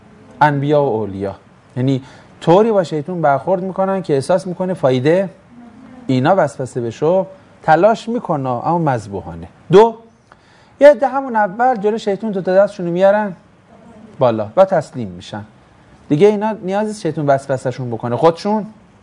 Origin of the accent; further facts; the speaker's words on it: Tabriz, East Azerbaijan, Iran; استادم گفت اهل کجا هستی؟ گفتم تبریز. گفت چند وقت است که به نجف آمده ای؟ گفتم 4 سال است.